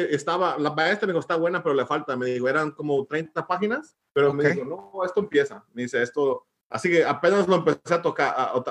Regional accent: Whittier, California, United States; De cómo crecimos ahí en Whittier, California, todo calmado

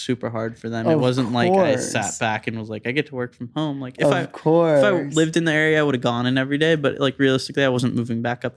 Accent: Thousand Oaks, California, United States; So their office is where I grew up in Thousand Oaks.

